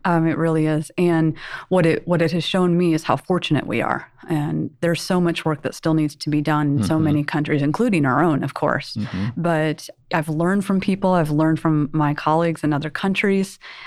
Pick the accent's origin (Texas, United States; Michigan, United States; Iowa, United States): Iowa, United States; Cedar Rapids; moved away as an adult; now in Washington, United States; I actually grew up in Iowa. So I'm from Cedar Rapids, Iowa.